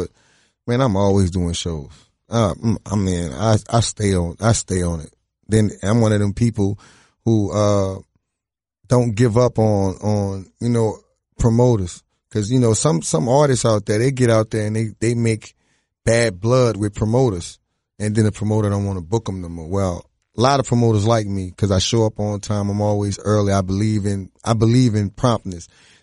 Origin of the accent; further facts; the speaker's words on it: New Orleans, Louisiana, United States; just the fact that I'm from New Orleans, I got attitude.